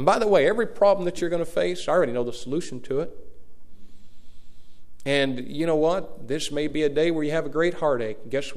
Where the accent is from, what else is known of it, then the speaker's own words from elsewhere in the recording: Indiana, United States; And okay, we're all from Indiana, okay?